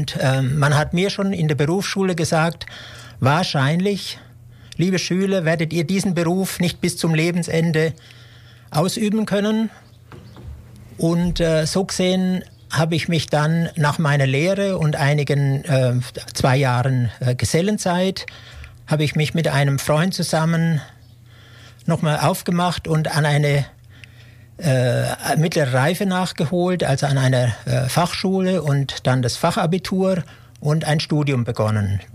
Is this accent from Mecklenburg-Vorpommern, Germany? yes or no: no; Bavaria, Germany; born there; ich bin 1948 in Unterfranken geboren, in einem kleinen Ort, und habe dann Schriftsetzer gelernt in Markt Heidenfeld am Main